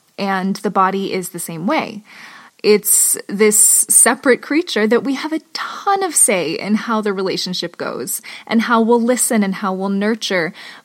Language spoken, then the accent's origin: English; Alaska, United States; And I grew up in Alaska, and still I will take cozy blankets and hot tea over going out in the snow